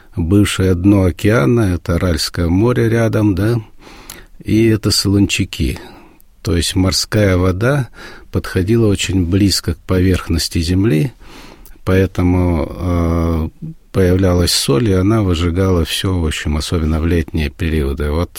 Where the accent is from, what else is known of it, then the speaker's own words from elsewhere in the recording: Kazakhstan; also born or lived in Uzbekistan; И не выезжая из дому, я, так сказать, родился в Казахстане, жил в Узбекистане, а потом снова вернулся в Казахстан.